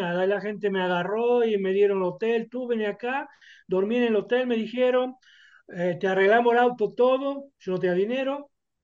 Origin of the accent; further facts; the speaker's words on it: Argentina; now in Switzerland; Como buen argentino que soy